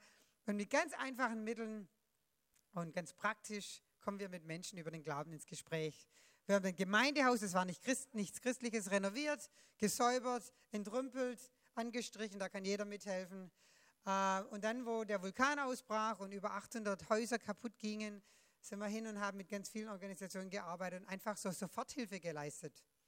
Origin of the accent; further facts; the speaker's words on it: Germany; now in United States; ich bin Deutsche, wohne in Amerika, in einem westlichen Land